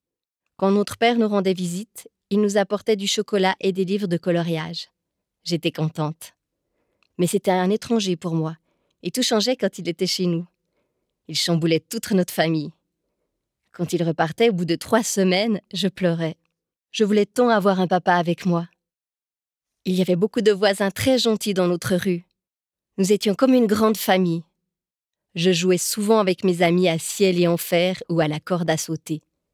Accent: Adana, Turkey; now in Vallorbe, Switzerland; je vis à Valorbe depuis 4 ans. Je me suis mariée il y a 2 ans. Mon bébé a 6 mois. Je viens d'Adana, une ville de population turque, kurde et arabe. J'ai grandi dans un quartier périphérique avec mon petit frère que j'adore.

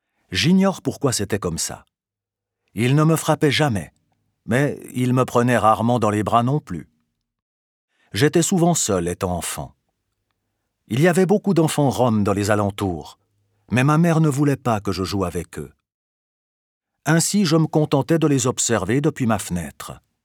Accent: Peja District, Kosovo; now in Switzerland; J'ai 30 ans et je vis depuis 13 ans en Suisse. Je suis marié et j'ai une fille. J'ai grandi près de Peia.

